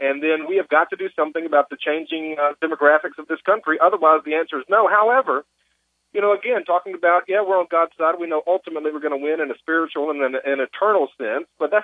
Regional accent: the South, United States; You know, I'm biased as a Southerner

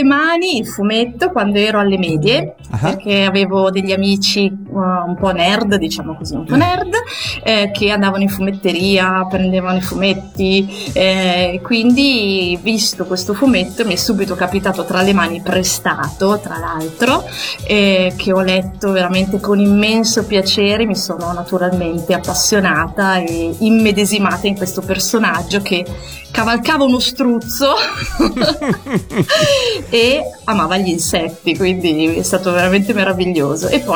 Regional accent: Vigevano, Lombardy, Italy; now in Gessate, Italy; io abito vicino a Milano, in un paese che si chiama Gessate, ma sono originaria di Vigevano, una città in provincia di Pavia.

